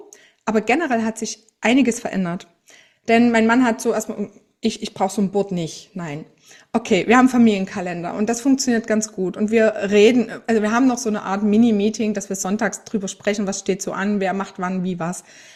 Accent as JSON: {"language": "German", "region": "Saxony", "country": "Germany", "said": "ich bin bald 40, ich komme aus Sachsen"}